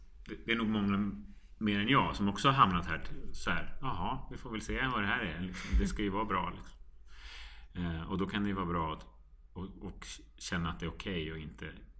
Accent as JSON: {"language": "Swedish", "town": "Täby", "region": "Stockholm County", "country": "Sweden", "tie": "born or raised there", "said": "Ja, sen började med närradio hemma i Sverige när jag kom och ute i Täby där jag växte upp."}